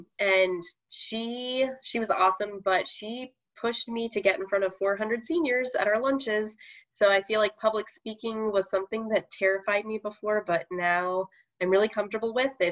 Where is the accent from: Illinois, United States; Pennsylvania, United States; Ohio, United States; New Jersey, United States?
Illinois, United States; Chicago; Most of you know I'm from the Chicago area. Illinois has a great Parks and Recreation Association.